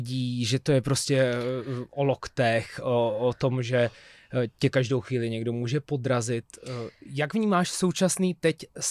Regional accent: Dvůr Králové nad Labem, Hradec Králové Region, Czechia; born there; jezdíš často do mého rodného města.

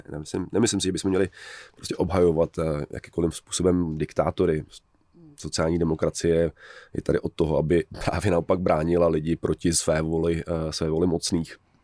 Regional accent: Rokycany, Plzeň Region, Czechia; now in Paris, France; já jsem původem z Rokycan a vlastně mám furt jako vztah k Rokycanům, když teď žiju v Praze, teda v Paříži. Takže moje identita začíná v nějaké komunitě, kde jsem vyrůstal, kde mám kamarády ze střední školy. Jsem Čech

